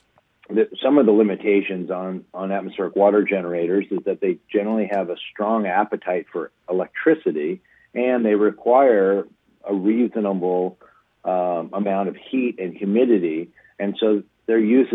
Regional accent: California, United States; And, of course, growing up in Southern California, we're acutely aware of how little water we actually get here.

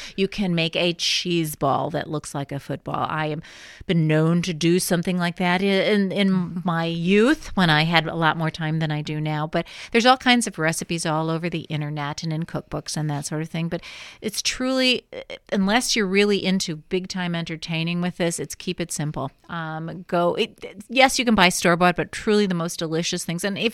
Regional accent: Chicago, Illinois, United States; I'm from Chicago, so it was always the Bears kind of thing.

